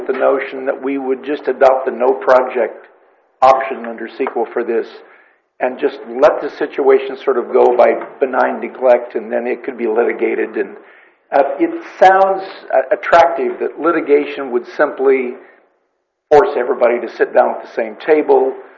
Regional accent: Nipomo, California, United States; I'm from Napomo.

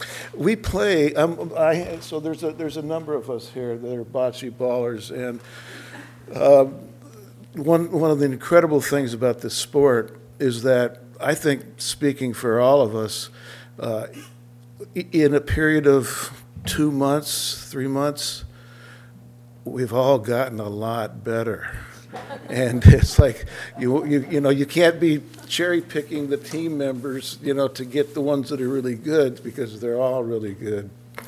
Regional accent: California, United States; I'm from the South Bay. My kids all went to Morro Bay High. I have the hat, but I don't live here.

